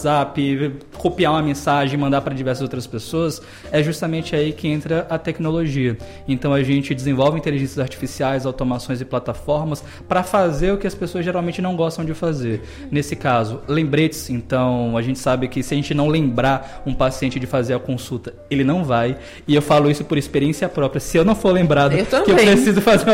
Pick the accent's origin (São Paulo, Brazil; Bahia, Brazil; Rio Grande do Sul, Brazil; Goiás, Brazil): Bahia, Brazil; Salvador; also born or lived in Rio de Janeiro; now in Vitória da Conquista, Brazil; eu não sou daqui, tá? Mas eu considero a Vitória da Conquista minha terra. Eu sou de Salvador, morei muito tempo em Salvador, muito tempo no Rio de Janeiro